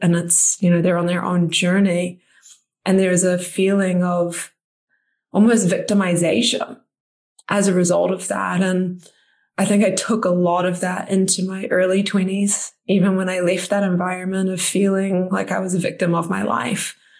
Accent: New Zealand; now in New York, United States; I've actually just come back from 3 weeks in my home country, New Zealand, which is where I'm from originally. I've been living in New York for about 7 or so years now.

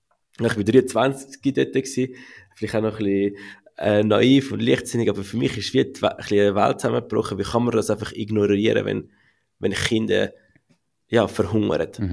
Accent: Zurich, Switzerland; ich bin in Zürich aufgewachsen, ich habe die Lehre bei der Zürcher Kantonalbank gemacht mit der Matur zusammen

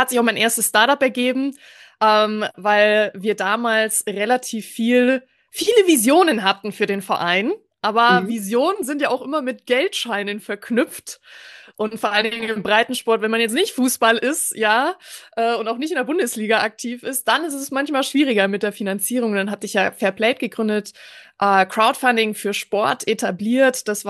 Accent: Ingolstadt, Bavaria, Germany; Ich komme ursprünglich aus Ingolstadt und da hat auch meine Vereinskarriere als 13-Jährige gestartet.

